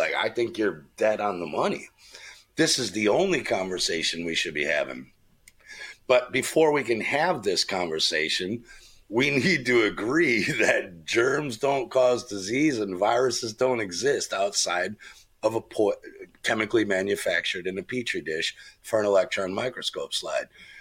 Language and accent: English; United States; I grew up in America.